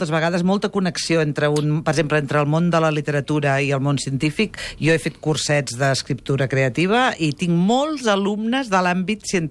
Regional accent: Badalona, Catalonia, Spain; I jo, com a bona badalonina, me'n

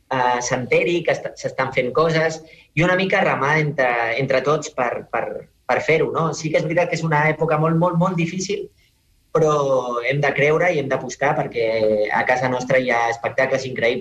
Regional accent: Badia del Vallès, Catalonia, Spain; now in Barcelona, Spain; jo sóc de Badia del Vallès, però he viscut gairebé des dels 17 anys a Barcelona

